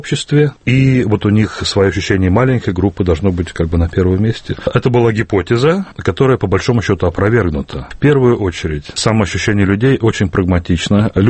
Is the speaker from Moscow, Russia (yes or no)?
yes; Moscow, Russia; Я москвич.